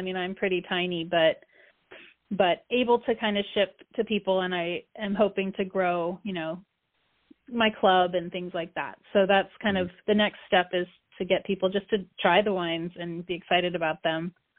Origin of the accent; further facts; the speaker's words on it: California, United States; And then I'm originally from Silicon Valley, which is about 2 hours south of where I live now. But so Santa Cruz was something that's home for me.